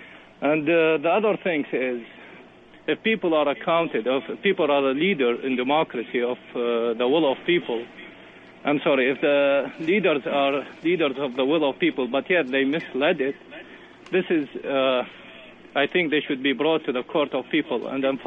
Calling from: Iraq; I am from Iraq myself

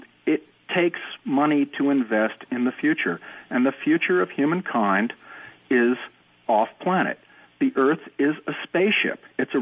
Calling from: Somerville, Massachusetts, United States; from Somerville, Massachusetts.

